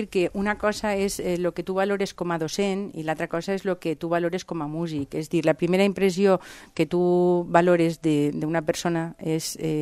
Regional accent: Valencian Community, Spain; accent: Valencian; que és el que al cervell, en el meu valencià no està mal normalitzat.

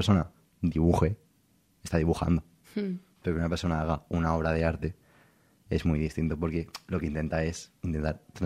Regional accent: Valencia, Valencian Community, Spain; yo por ejemplo soy de Valencia

